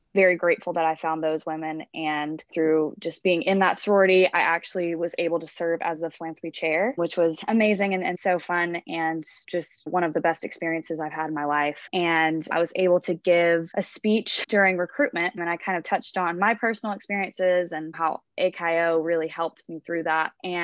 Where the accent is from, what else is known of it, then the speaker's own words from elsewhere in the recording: Greenville, South Carolina, United States; I'm from Greenville, South Carolina, so I'm from really close around this area.